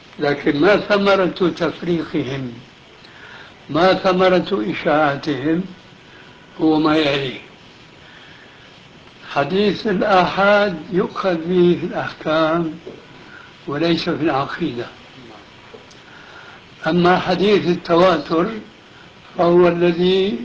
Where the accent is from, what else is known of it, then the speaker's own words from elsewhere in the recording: Syria; لابد أنكم سمعتم بحجب معروف هنا وعندنا في سوريا، حزب التحرير.